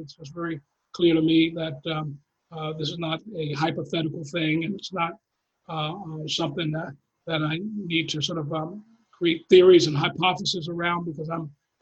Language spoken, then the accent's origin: English; Baltimore, Maryland, United States; I was born and raised in Baltimore. My parents bought a store after the 68 riots.